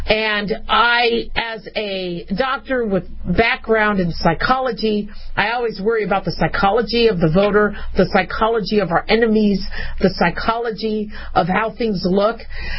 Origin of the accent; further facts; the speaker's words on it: United States; And so as an American, I think I have a right to say what I need to say, right?